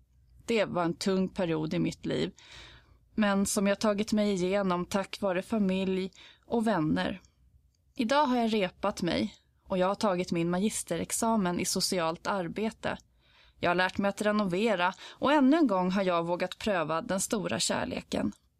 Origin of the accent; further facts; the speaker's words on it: Stockholm, Stockholm County, Sweden; now in Tyresö, Sweden; Jag är född den 7 augusti 1985 i Stockholm. Jag är uppvuxen i Tallkrogen men flyttade som 12-åring till Tyresö tillsammans med min familj.